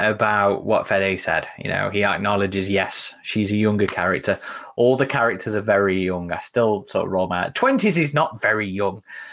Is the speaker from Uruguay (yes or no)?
yes; Uruguay; English is a second language; Maybe it's because I'm from Uruguay, and the idea of growing up in a place where you know how far you can get